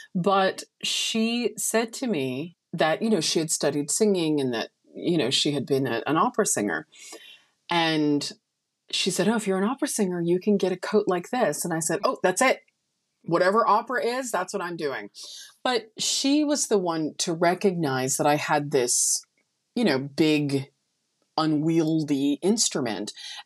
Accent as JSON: {"language": "English", "town": "Etobicoke", "region": "Ontario", "country": "Canada", "tie": "born or raised there", "also_born_or_lived": "Brampton", "said": "I was born in Brampton, but then we moved to Etobicoke."}